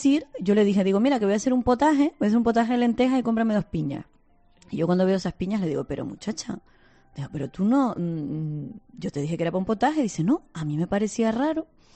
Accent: Canary Islands, Spain; aquí en el sur de Tenerife, bueno, pues sabes que yo y todo el mundo sabe que soy del sur de Tenerife

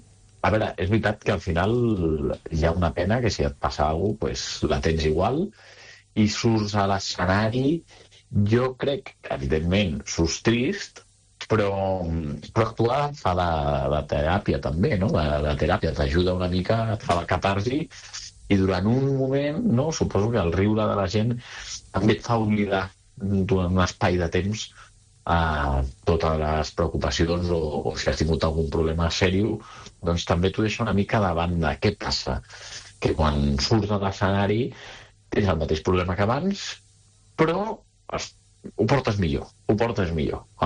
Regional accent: Catalonia, Spain; Jo sóc català, vaig créixer amb TV3

